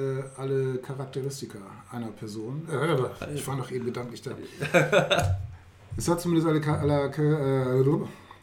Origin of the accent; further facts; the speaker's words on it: Northern Germany, Germany; ich komme doch aus Norddeutschland, da sind lauter Protestanten.